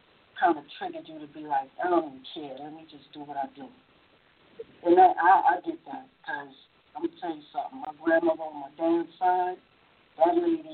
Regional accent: Queens, New York, United States; Yeah, I can relate to that because I'm also from South Jamaica, Queens, and it's not it wasn't easy, you know, in our time.

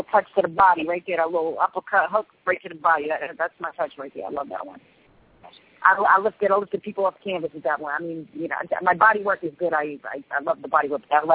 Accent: New London, Connecticut, United States; now in Providence, United States; I mean, I'm from New London, Connecticut, and I moved over there, so I live in Providence now.

